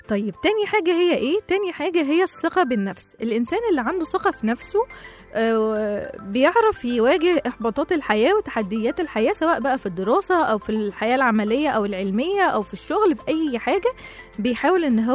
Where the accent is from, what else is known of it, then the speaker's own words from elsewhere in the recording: Egypt; واحنا كشعب مصري معروفين ان الشعب المصري يعني معروف بخف الدم